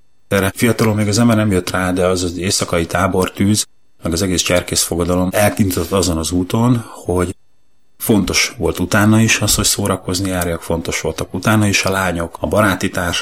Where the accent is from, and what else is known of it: Zirc, Veszprém County, Hungary; born there; now in Nagyvázsony, Hungary